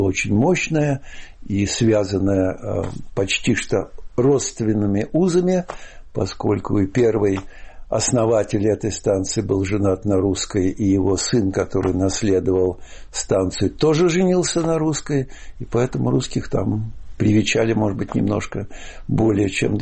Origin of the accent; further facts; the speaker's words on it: Saint Petersburg, Russia; я работал тогда там, и аптекарь узнал, что я из Ленинграда